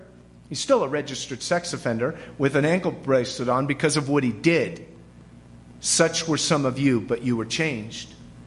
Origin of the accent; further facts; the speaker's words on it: California, United States; I grew up in Orange County, which means that I grew up on rock. I could throw a rock and hit Calvary Chapel, Costa Mesa.